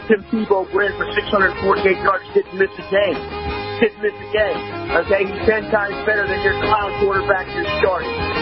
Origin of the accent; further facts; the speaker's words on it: Bronx, New York, United States; Ocasio-Cortez, the only thing good about you, I'm from the Bronx.